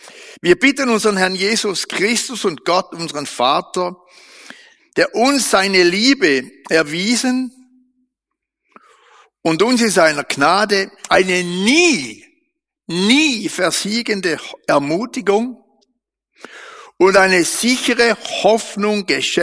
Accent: Bern, Switzerland; Beatushöhle kenne ich natürlich als Berner Oberländer.

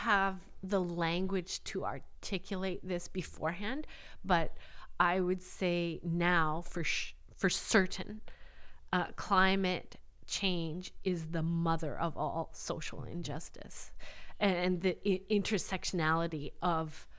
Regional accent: Vancouver, British Columbia, Canada; And I said, oh, I'm from Vancouver, you know, British Columbia.

